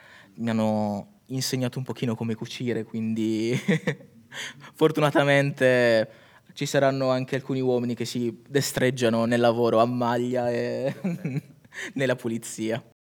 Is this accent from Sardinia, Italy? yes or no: yes; Sardinia, Italy; moved away as an adult; mi sono trasferito qui a maggio, dall'Italia. Se non avete capito l'accento, sì, sono della Sardegna.